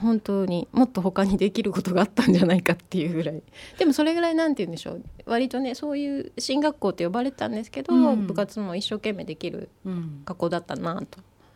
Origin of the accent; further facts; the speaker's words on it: Kanto, Japan; born there; 私はずっと関東ね喧騒なので生まれだったので、